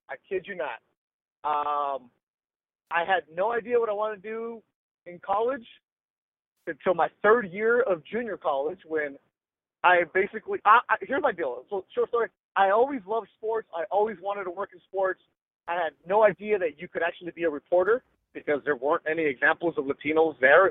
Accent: Carson, California, United States; I was ready to transfer to Cal State Dominguez Hills because it was down the street from where I grew up in Carson, which is now the StubHub Center where they do the CrossFit games, the Galaxy play.

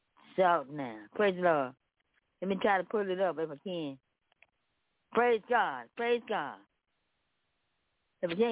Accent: Memphis, Tennessee, United States; I'm from Memphis, Tennessee.

